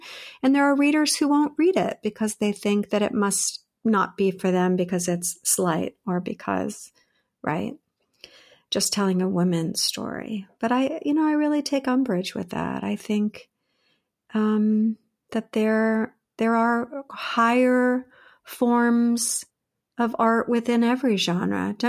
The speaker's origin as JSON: {"language": "English", "town": "Fresno", "region": "California", "country": "United States", "tie": "born or raised there", "moved": "as an adult", "said": "I grew up in Fresno, California, which is in the San Joaquin Valley. And this was, born in 1965. So, and then I left when I was 21, for various reasons, which I won't go into now."}